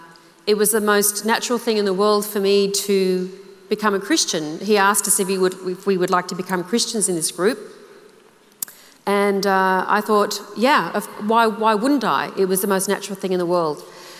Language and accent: English; Sydney, New South Wales, Australia; growing up in Sydney, I grew up in a non-Christian home, but I grew up in a generation where it was a good thing to go to church.